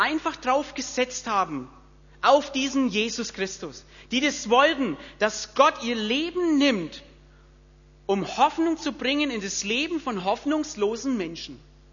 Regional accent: Bavaria, Germany; Ich komme aus dem Frankenwald

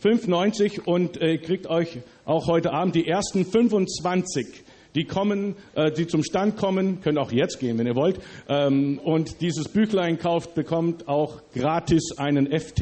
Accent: Germany; also born or lived in United States / Austria / Canada; Und ich bin seit 2,5 Jahren wieder zurück in meinem Deutschland. Ich bin eigentlich in Amerika geboren worden. Und als ich ein Jahr alt war, sind meine Eltern und Geschwister und ich nach Deutschland umgezogen. Wir sind hier also hier und in Österreich aufgewachsen.

